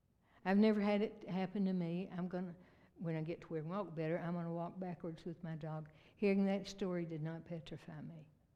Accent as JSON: {"language": "English", "region": "Virginia", "country": "United States", "tie": "born or raised there", "said": "as the way that I was raised up in Southwest Virginia, you were taught how to be negative."}